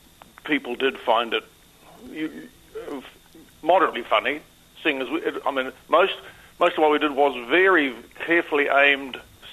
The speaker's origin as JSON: {"language": "English", "town": "Rotorua", "region": "Bay of Plenty", "country": "New Zealand", "tie": "born there", "said": "I was born in Rotorua."}